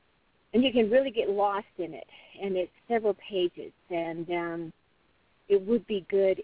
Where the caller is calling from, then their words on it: Window Rock, Arizona, United States; And I'm calling in from Window Rock, Arizona.